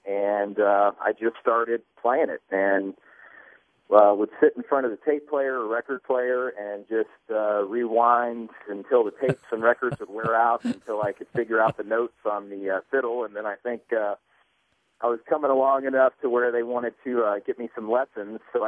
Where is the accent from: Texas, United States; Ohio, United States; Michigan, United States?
Ohio, United States; Uniontown; No, I grew up in Uniontown, Ohio, which is a really small community. It's right by Hartville, Ohio, which people might associate with the famous Hartville Kitchen.